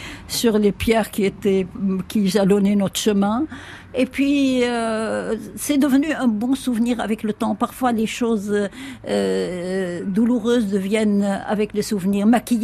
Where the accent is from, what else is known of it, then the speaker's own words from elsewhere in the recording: Beirut, Beirut Governorate, Lebanon; On va monter vers Achrafi, là où j'ai grandi, là où j'ai vécu mon enfance.